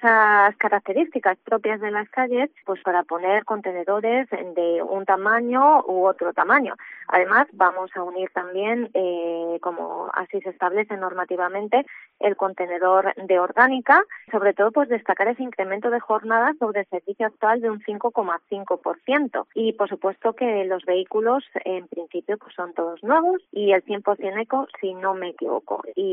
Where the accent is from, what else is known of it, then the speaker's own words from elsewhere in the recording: Salamanca, Castile and León, Spain; sí que nosotros hemos tenido como salmantinos un premio